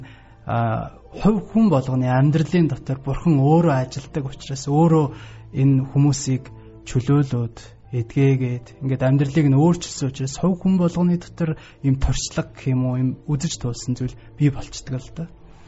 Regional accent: Khentii Province, Mongolia; Би Хинтэй аймагт төрж өссөн.

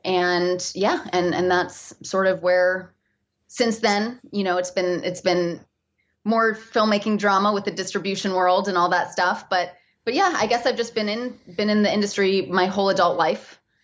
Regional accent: Michigan, United States; moved away as an adult; now in Los Angeles, United States; I knew I wanted to be in entertainment, but I came from Michigan

